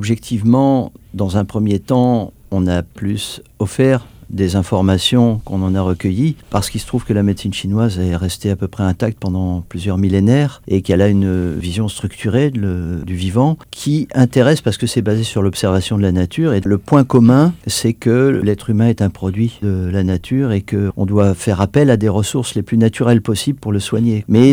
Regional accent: France; Je viens de France, mais je fais de la médecine chinoise depuis 40 ans

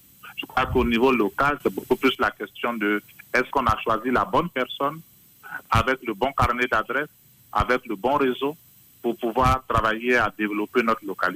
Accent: Côte d’Ivoire; Je pense que en tant qu'Ivoirien, il faut rester optimiste

